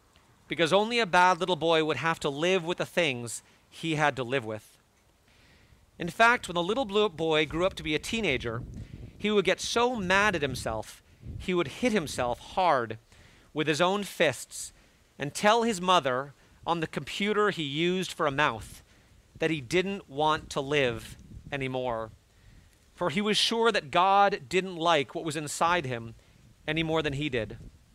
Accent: Connecticut, United States; I, of course, had watched him as a small child growing up in Connecticut, like millions of other kids around the country.

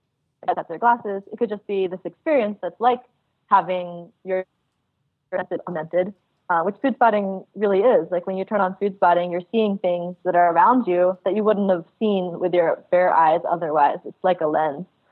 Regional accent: Midwest, United States; people don't know about growing up in the Midwest or where I grew up

